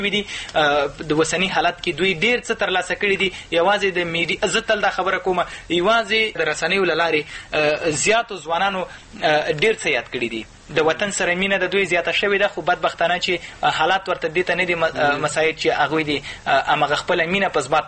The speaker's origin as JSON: {"language": "Pashto", "country": "Afghanistan", "said": "مونږ افغانان یو بیا په ځانګړې توګه مونږ پښتانه یو"}